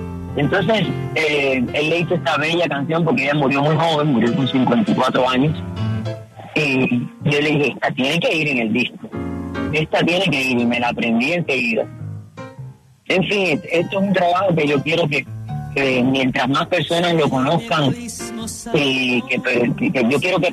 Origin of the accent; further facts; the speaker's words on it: Cuba; now in Venezuela; Yo llevo ya 32 años fuera de Cuba. He hecho mi vida aquí, pero soy cubana de corazón y cubanísima, diría yo. Y también llevo a Venezuela, que fue la patria donde me quedé y donde me acogieron con mucho amor